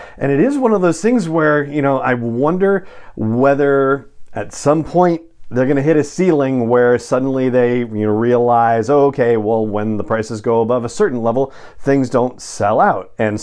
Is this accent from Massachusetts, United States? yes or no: no; Los Angeles, California, United States; But I'm also old enough to remember when I was a kid and growing up in Los Angeles